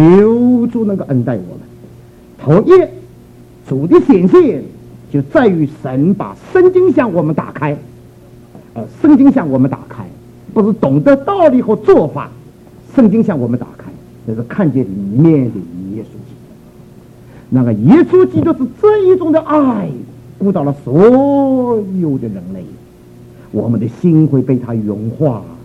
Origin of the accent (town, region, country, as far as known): Shanghai, China; born or raised there; also born or lived in Taiwan; now in United States